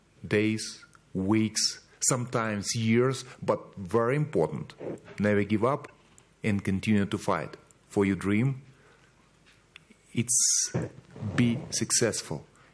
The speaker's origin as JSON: {"language": "English", "country": "Ukraine", "second_language": "English", "said": "I come from Ukraine, one of the largest countries in Europe"}